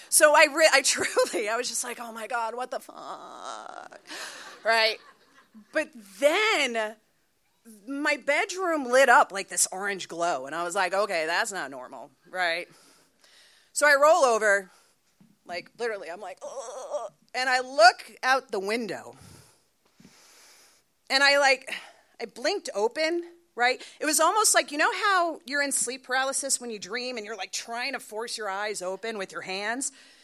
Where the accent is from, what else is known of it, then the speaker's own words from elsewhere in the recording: New Jersey, United States; So growing up in Central New Jersey, my house was constantly filled with company, right?